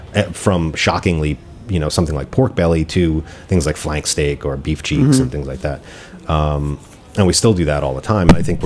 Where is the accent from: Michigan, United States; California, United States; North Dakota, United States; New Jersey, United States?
New Jersey, United States